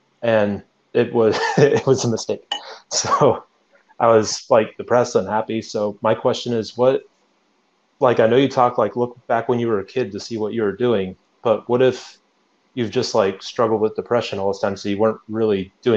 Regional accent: Dallas, Texas, United States; Texas. Dallas, Texas.

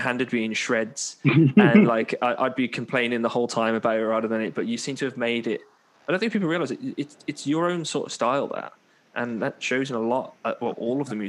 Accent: Birmingham, West Midlands, United Kingdom; accent: Brummie; I was going to do a Brummie accent. I am from Birmingham. I'm not going to do the Brummie accent.

